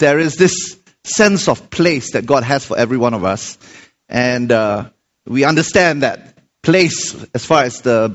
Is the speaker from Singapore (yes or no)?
yes; Singapore; I'm from Singapore. I was born in Singapore